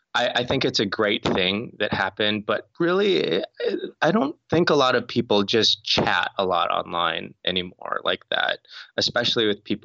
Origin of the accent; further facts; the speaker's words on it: North Dakota, United States; I grew up in North Dakota. I was an Asian kid.